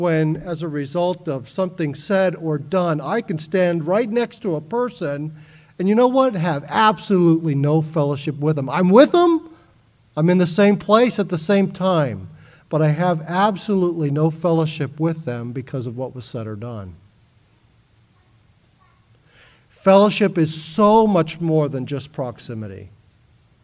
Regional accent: Miami, Florida, United States; I grew up in Miami, Florida

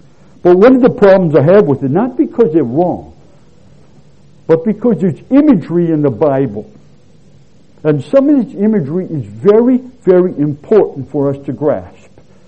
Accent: United States; now in Colombia; People ask me, well, so I'm from the United States. I'm an American, North American.

